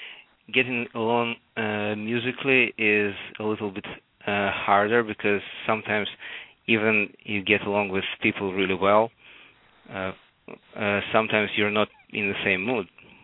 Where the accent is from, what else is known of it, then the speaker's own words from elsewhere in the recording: Ukraine; born there; English is a second language; also born or lived in Israel; I was born in Ukraine, and then I spent about 10 years in Israel, and another 10 years here.